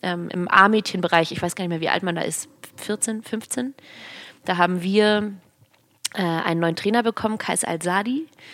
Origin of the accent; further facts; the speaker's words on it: Hamburg, Germany; born there; Ich bin gebürtige Hamburgerin.